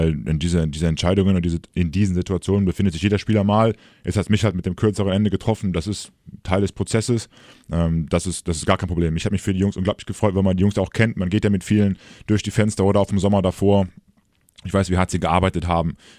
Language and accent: German; Leverkusen, North Rhine-Westphalia, Germany; born there; Ich bin im Rheinland, also passt alles.